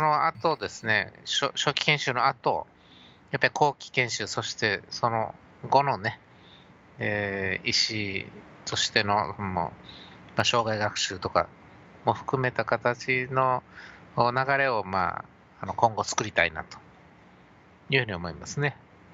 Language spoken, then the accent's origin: Japanese; Okinawa, Japan; 沖縄の故郷の沖縄に戻って、こういう教育活動を継続できると